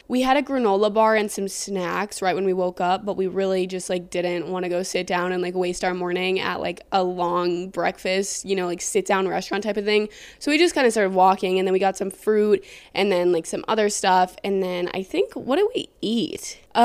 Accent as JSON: {"language": "English", "region": "Wisconsin", "country": "United States", "said": "Like I'm from Wisconsin, I live in Wisconsin."}